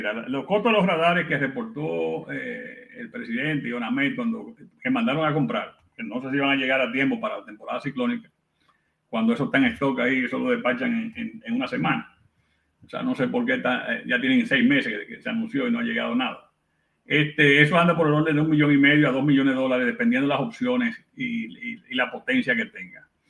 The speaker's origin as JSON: {"language": "Spanish", "country": "Dominican Republic", "said": "somos dominicanos todos y entendemos bien el mensaje."}